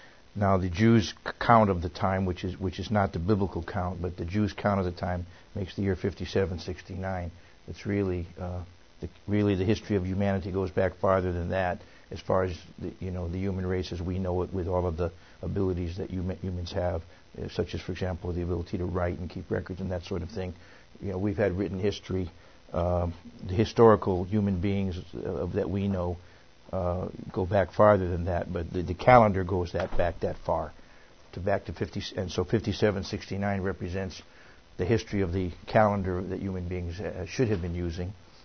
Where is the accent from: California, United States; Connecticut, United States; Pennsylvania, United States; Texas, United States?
Connecticut, United States; Bridgeport; Her sister actually lived in Bridgeport, Connecticut, my hometown.